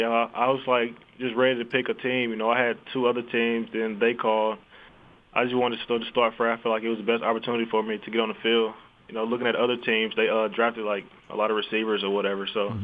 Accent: Rock Hill, South Carolina, United States; Rock Hill, South Carolina.

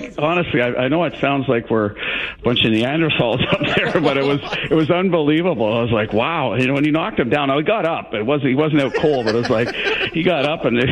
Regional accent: Ottawa, Ontario, Canada; And we're from Ottawa and Kitchener were in the same. We're both from Ontario, so we both got in, and we're beating them.

